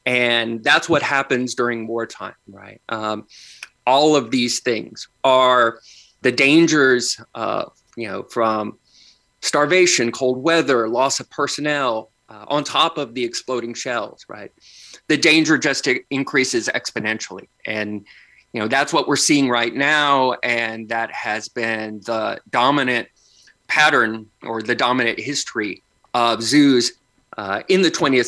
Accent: Tulsa, Oklahoma, United States; In my hometown of Tulsa

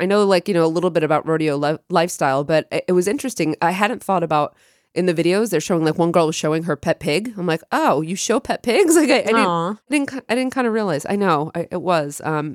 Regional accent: New York, United States; Because we grew up on Long Island.

